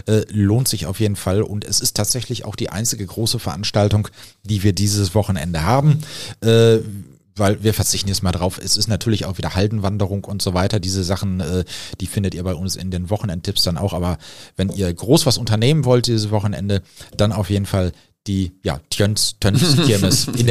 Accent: Marl, North Rhine-Westphalia, Germany; hier, in da wo ich herkomme, aus Mahl

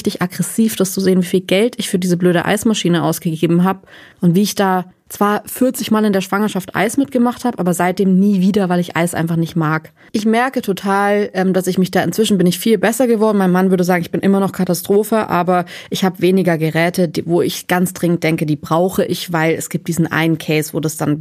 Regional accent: North Rhine-Westphalia, Germany; Ich bin Junge, bin einfach aufgewachsen in NRW

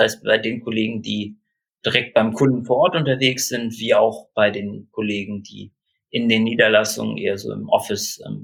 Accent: Kiel, Schleswig-Holstein, Germany; Genau, ich komme aus Kiel, bin hier geboren und aufgewachsen und wollte auch nie woanders hin.

